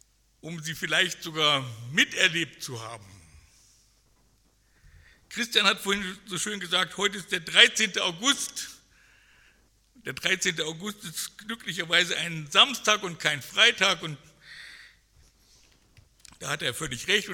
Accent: Braunschweig, Lower Saxony, Germany; Ich habe meine Kindheit in Braunschweig verbracht und Braunschweig ist ein Katzensprung von Helmstedt entfernt und damit auch ein Katzensprung von der damaligen Zonengrenze.

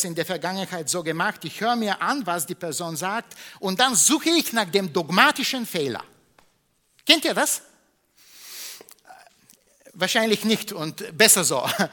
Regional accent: Bulgaria; German is a second language; now in Munich, Germany; in meiner Heimat in Bulgarien

